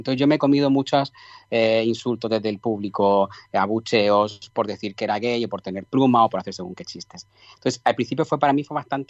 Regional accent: Region of Murcia, Spain; Somos los dos murcianos, además, que fíjate, dos murcianos en Sabadell.

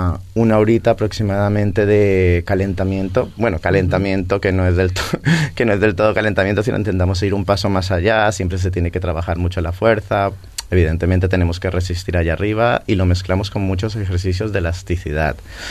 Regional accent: Colombia; vengo de Colombia

